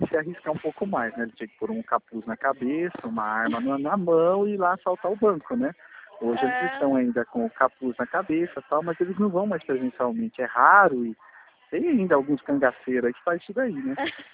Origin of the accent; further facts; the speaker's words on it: Jundiaí, São Paulo, Brazil; eu sou de Jundiaí